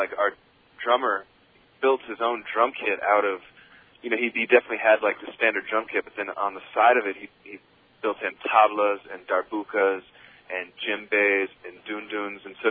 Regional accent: Austin, Texas, United States; now in Guatemala; I'm from Austin, Texas.

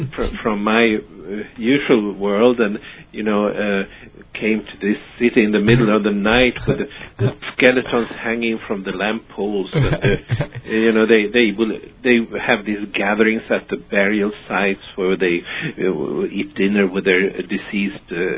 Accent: Stockholm, Stockholm County, Sweden; And so, I was born and raised in Stockholm, Sweden, and that's about 1950s when I'm born.

